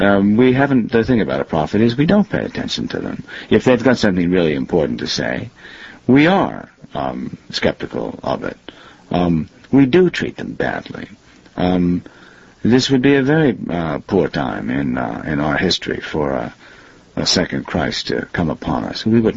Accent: Exeter, New Hampshire, United States; I grew up in Exeter, New Hampshire for 19 years, and I felt greatly out of place all the time I was there

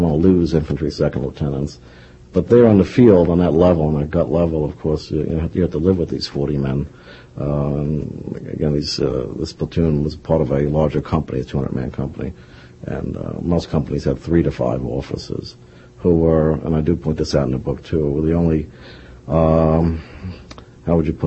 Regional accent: New York, United States; Yes, I was born in New York City and moved to Long Island with my parents at a very early age.

